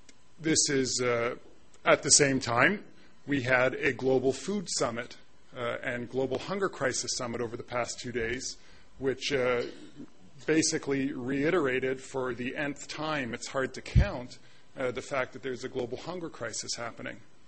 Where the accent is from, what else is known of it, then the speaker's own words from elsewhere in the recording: British Columbia, Canada; as a Canadian from British Columbia originally, take any chance I can get to come back